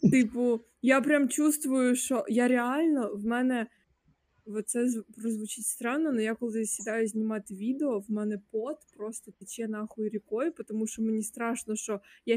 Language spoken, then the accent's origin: Ukrainian; Khmelnytskyi, Khmelnytskyi Oblast, Ukraine; я виросла в Хмельницьку. Тут всі, блядь, говорять на суржику.